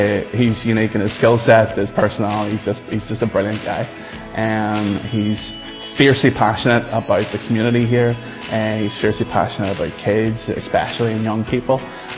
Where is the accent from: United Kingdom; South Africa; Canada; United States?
United Kingdom; Belfast, Northern Ireland; You know, I'm from Belfast, you know, so coming down here